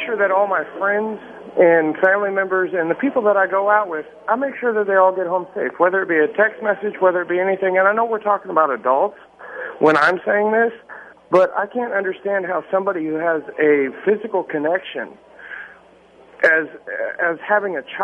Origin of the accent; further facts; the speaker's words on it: Houston, Texas, United States; Yes, sir. I'm from Houston.